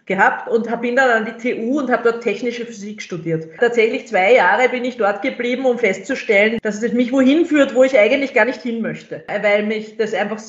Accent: Linz, Upper Austria, Austria; Ich bin aus Linz und bin in ein neusprachliches Gymnasium dort gegangen.

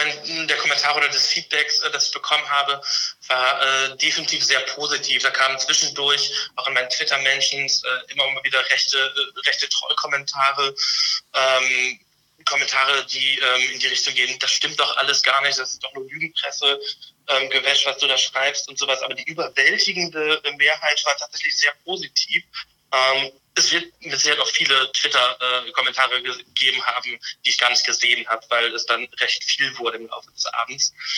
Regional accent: Ibbenbüren, North Rhine-Westphalia, Germany; da ich aus Westfalen komme, beharre ich darauf, das ist ein westfälisches Dehnungs-E.

